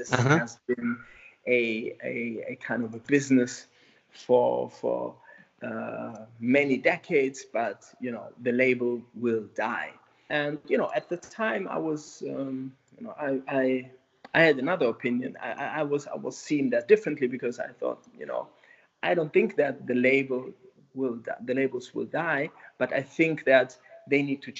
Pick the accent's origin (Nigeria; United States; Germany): Germany; Frankfurt, Hesse; At the time, I started working at a relatively small city magazine in my hometown, Frankfurt.